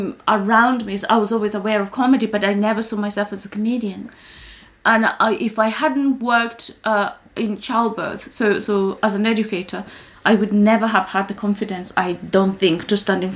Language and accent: English; Kenya; English is a second language; when I was growing up in Kenya